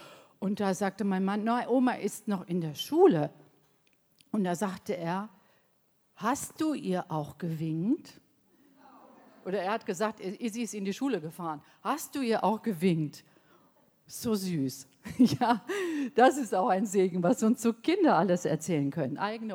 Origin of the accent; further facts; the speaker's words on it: Bad Oeynhausen, North Rhine-Westphalia, Germany; Ich stamme aus Westfalen, aus Bad Oeynhausen.